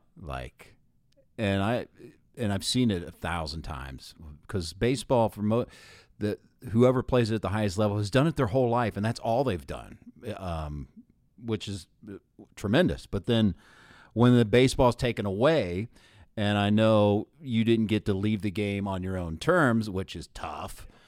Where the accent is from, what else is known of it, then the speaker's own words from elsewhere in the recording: Columbus, Ohio, United States; I'm from Columbus, actually.